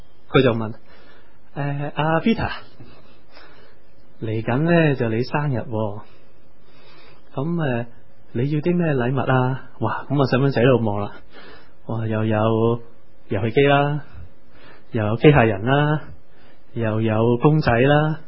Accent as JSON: {"language": "Cantonese", "country": "China", "said": "所以好多我哋中国人嗰啲挥春嘅说话咧，都讲家肥屋润啊，风调雨顺啊"}